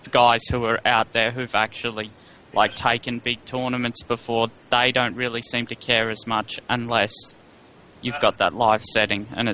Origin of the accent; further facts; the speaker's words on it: Brisbane, Queensland, Australia; Always been in Brisbane.